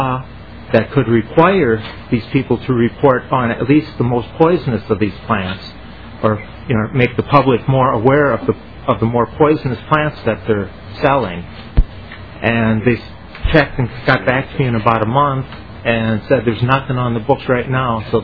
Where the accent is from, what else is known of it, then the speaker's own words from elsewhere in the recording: Altura, Minnesota, United States; I'm from Altura, Minnesota.